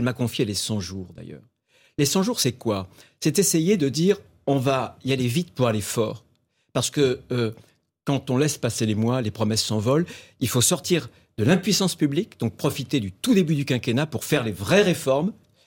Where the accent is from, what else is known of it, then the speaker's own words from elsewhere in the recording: France; moi je suis français.